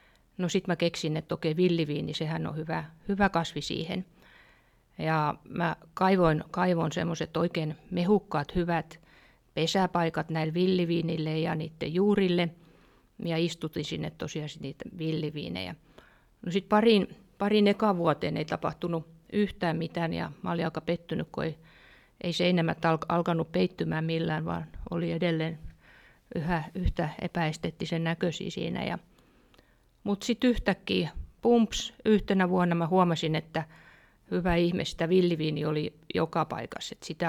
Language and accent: Finnish; Turku, Southwest Finland, Finland; Hei, mä oon turkulainen kuvataiteilija, taidemallari ja graafikko